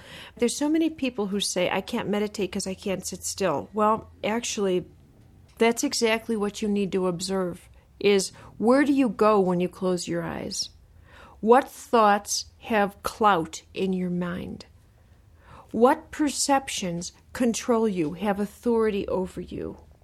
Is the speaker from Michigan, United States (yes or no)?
no; Chicago, Illinois, United States; I can talk about growing up in Chicago.